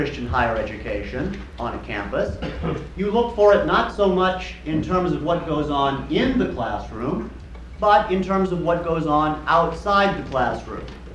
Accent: Chicago, Illinois, United States; And I come from Chicago, and I teach there, American Studies and Humanities.

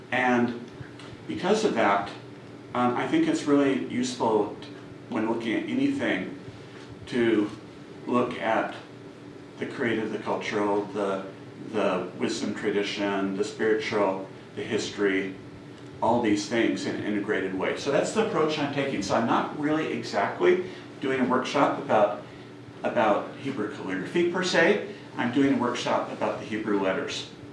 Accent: Seattle, Washington, United States; So I came here because I'm from Seattle, and I'm friends with Rabbi Johanna Kinberg

